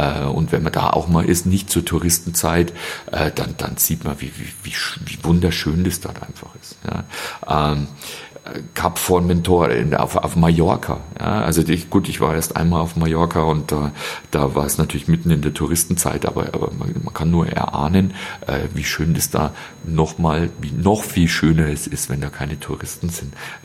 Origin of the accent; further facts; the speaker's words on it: Selb, Bavaria, Germany; so runterschau von Lengenau so runter auf meine Heimatstadt Selb